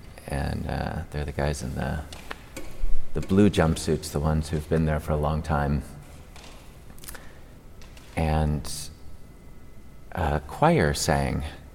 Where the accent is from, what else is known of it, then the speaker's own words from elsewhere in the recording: San Francisco, California, United States; We're from the Bay Area in San Francisco